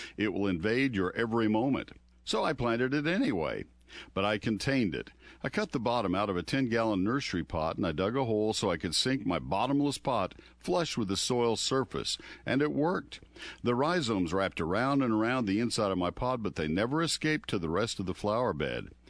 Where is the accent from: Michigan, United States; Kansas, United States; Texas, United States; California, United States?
Texas, United States; College Station; I remember seeing Mexican petunia as a young child growing up in College Station.